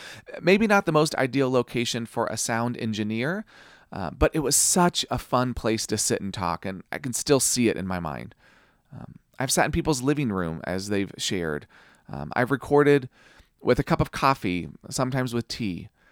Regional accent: Kansas, United States; I grew up in Kansas.

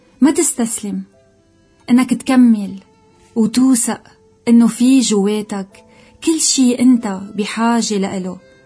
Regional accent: Lebanon; كيف نخلق هيدي الحياة اللي عن جد نحنا كتير مستهلها كلبنانية

